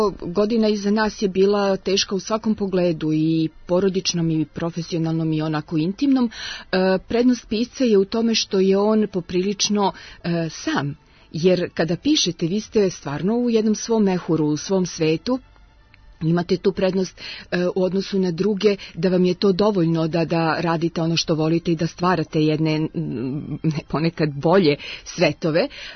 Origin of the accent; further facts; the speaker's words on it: Smederevo, Šumadija and Western Serbia, Serbia; moj život i moje detinjstvo i moju mladost u Smederevu